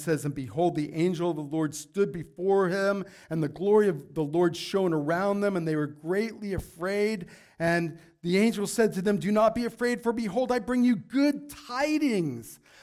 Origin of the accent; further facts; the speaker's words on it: Las Vegas, Nevada, United States; now in Hoodsport, United States; But then I'm a wimp from Las Vegas who's not used to all of this cold and rain and snow up at our house, right?